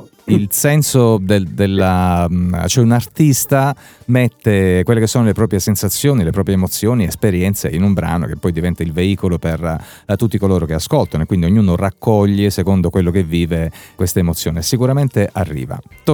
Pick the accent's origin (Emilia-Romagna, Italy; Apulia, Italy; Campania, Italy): Apulia, Italy; Mesagne; noi ovviamente siamo a Francavilla Fontana, io personalmente sono di Mesagne